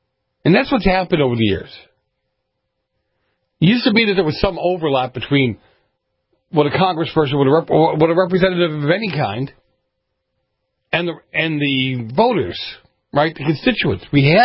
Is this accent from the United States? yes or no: yes; Boston, Massachusetts, United States; As a kid, I keep telling you, I grew up in Boston.